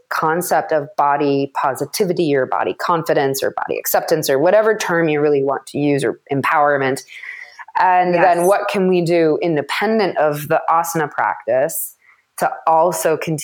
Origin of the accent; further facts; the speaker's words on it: Madison, Wisconsin, United States; So I grew up in the Midwest and was basically full grown at 11.